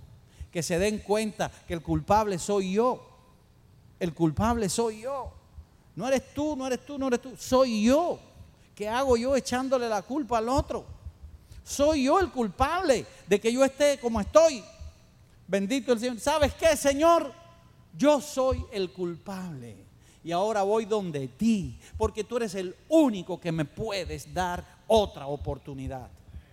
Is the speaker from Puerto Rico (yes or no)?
no; Cuba; ya saben que somos cubanos.